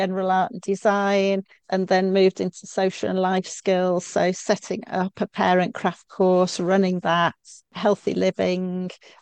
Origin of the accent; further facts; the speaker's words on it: West Midlands, United Kingdom; So I'm born and bred in the West Midlands, or as some people might like to say, the Black Country. And so really I've lived all of my life around this area